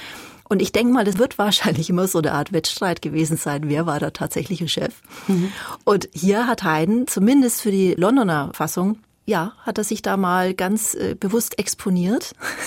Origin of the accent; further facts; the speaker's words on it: Nuremberg, Bavaria, Germany; Ich stamme ja aus Nürnberg und insofern war das natürlich schön, dass ich auch mal in der Nähe meiner Heimat zumindest mit Norrington musizieren konnte. Wobei Bamberg ist ja Oberfranken, ja. Also ich komme ja aus Mittelfranken.